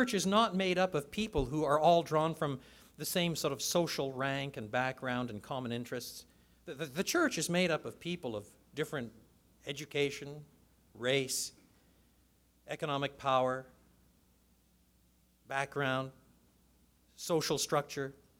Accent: Canada; I'm Canadian. Then there are others. I'm male. And then there are others. I'm white. Then there are others. I'm middle class.

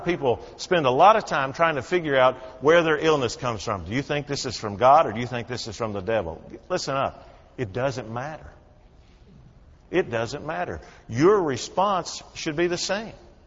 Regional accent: Kentucky, United States; I grew up down in Western Kentucky. At one time, I lived at a place called Lick Skillet on Watermelon Road, right beside Whippoorwill Creek in Logan County, Kentucky.

